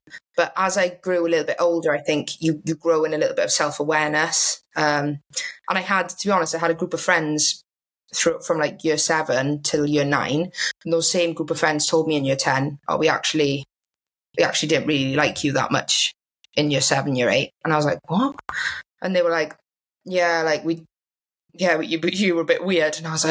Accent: Swansea, Wales, United Kingdom; So I'm from Swansea originally, so I grew up there.

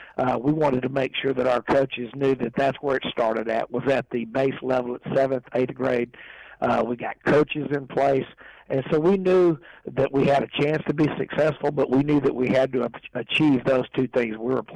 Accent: Plano, Texas, United States; also born or lived in Odessa; me and my brother, we are originally from Odessa, and have a lot of family from Odessa, from the Permian Basin area, you know, and pretty much grew up in that thing, you know, going back and forth between Plano, moving to Plano when I was one

